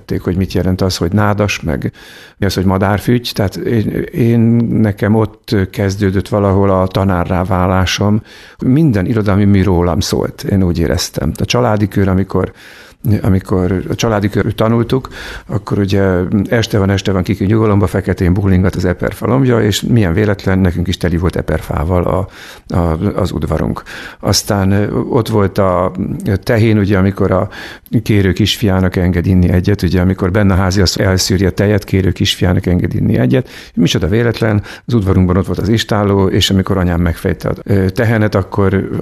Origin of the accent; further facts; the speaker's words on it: Kiskunhalas, Bács-Kiskun, Hungary; ez Kiskohalastól egy olyan, hát nem is tudom, 4-5 kilométerre lévő tanya, ma már nincs meg, hát ott nőttem föl. Számomra az, hogy tanyai gyerek voltam